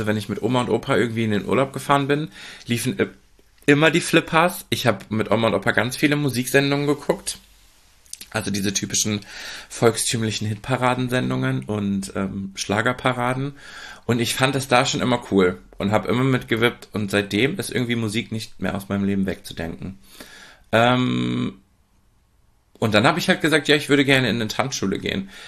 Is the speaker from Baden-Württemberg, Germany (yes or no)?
no; Oer-Erkenschwick, North Rhine-Westphalia, Germany; Also aufgewachsen bin ich ja in Oer-Erkenschwick, eine Kleinstadt, ich nenne es liebevoll Dorf